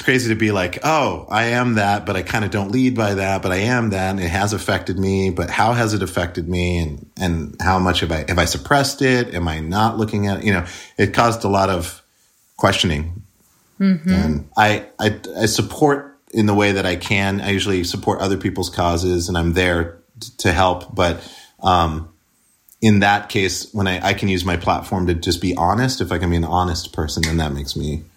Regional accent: Montana, United States; especially growing up in Montana, it was like, you know, 99% white

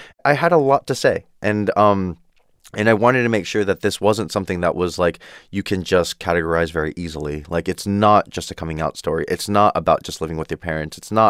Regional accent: Downey, California, United States; I'm so glad I'm from Downey

